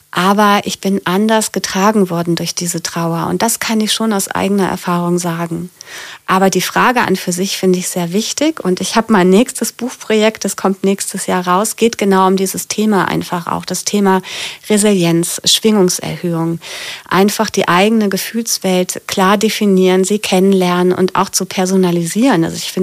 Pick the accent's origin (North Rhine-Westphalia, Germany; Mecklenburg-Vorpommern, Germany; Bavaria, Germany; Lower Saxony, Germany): North Rhine-Westphalia, Germany; Cologne; nicht wieder nach Köln zu gehen, was meine Heimatstadt ist